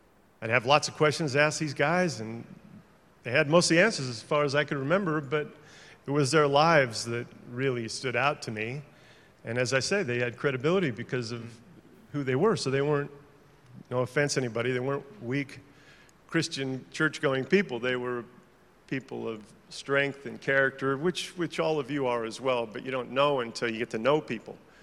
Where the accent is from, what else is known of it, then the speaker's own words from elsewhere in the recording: Orange, California, United States; also born or lived in Chicago, United States; I was born in Chicago, grew up in Orange, California, and after high school, I went up to Idaho to play baseball.